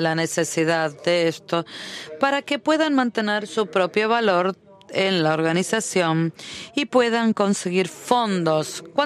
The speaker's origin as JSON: {"language": "Spanish", "country": "Belgium", "said": "yo provengo de Bélgica"}